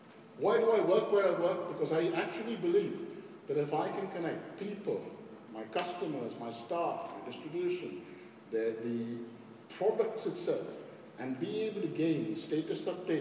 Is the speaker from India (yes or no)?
yes; India; When I was growing up in India, that's how people made food.